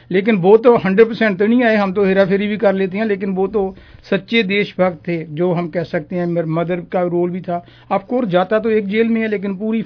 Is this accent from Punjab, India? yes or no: yes; Barnala, Punjab, India; I belong to Barnala, वो अब district है